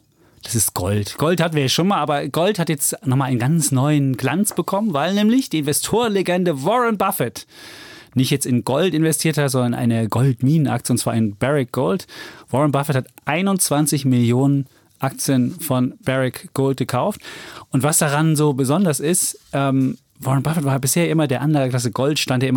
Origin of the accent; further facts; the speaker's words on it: Germany; Ja, ich weiß, bei uns in der DDR waren ja auch viele Vietnamesen wohnten da, ja, weil wir ja auch miteinander freundschaftlich verbunden waren.